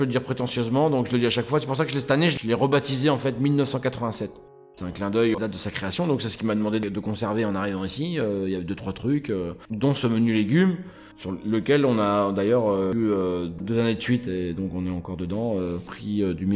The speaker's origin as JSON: {"language": "French", "region": "Brittany", "country": "France", "said": "Donc je suis breton, ça je le revendique, hein, haut et fort"}